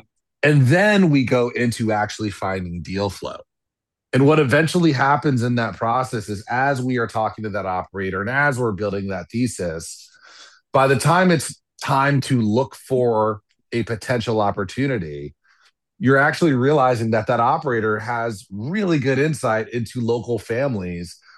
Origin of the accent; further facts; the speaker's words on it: Baltimore, Maryland, United States; also born or lived in Detroit / US Virgin Islands / Texas; I grew up all over this country. So I was born in Detroit. I grew up in East Baltimore, the U.S. Virgin Islands, Southern Texas, right near the Mexican border.